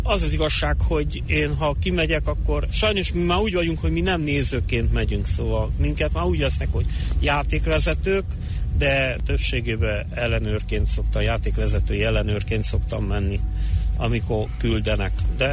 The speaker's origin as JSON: {"language": "Hungarian", "town": "Târgu Mureș", "region": "Mureș County", "country": "Romania", "said": "én Marosvásárhelyi is vagyok"}